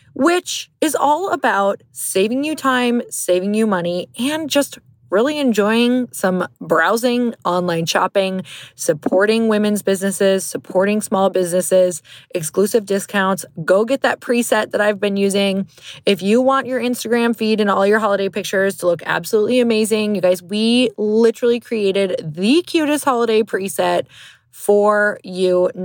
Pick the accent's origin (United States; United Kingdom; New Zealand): United States; Marquette, Michigan; I grew up in Marquette, Michigan, and I went literally 5 days a week growing up my entire life snowboarding.